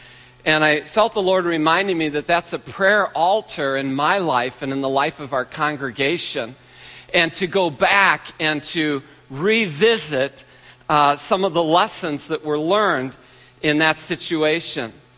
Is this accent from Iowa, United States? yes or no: yes; Iowa, United States; I am from Iowa, so I know a couple wrestling moves.